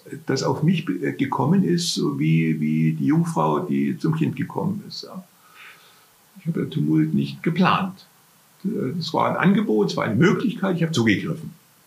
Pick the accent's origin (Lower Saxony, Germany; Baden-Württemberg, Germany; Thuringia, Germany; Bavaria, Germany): Baden-Württemberg, Germany; ich bin ja kein Alemanne, aber ich bin ein Schwabe aufgewachsen.